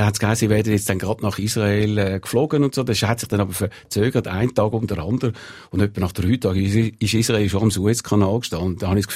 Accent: Zurich, Switzerland; Ich bin eben auch aus dem Kreis 4 gekommen. Eben meine Eltern sind ja beide schon in der Schweiz geboren gewesen.

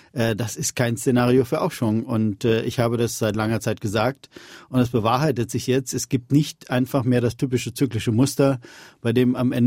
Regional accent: Germany; aus meinem Heimatland Deutschland in Richtung Süden

